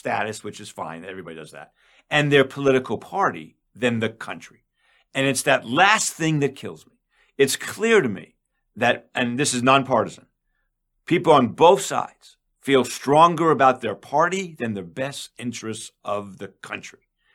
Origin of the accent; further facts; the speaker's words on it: Canada; now in United States; As a Canadian, I can tell you, Canada does not want to attack America. Former Canadian.